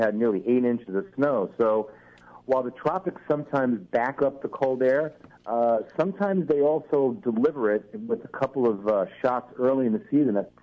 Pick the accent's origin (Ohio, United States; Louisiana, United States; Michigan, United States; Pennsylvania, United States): Michigan, United States; It's my home state.